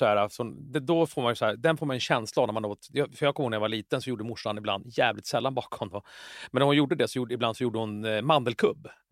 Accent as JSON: {"language": "Swedish", "town": "Jakobsberg", "region": "Stockholm County", "country": "Sweden", "tie": "born or raised there", "said": "jag är uppvuxen i Jakan i Jakobsberg."}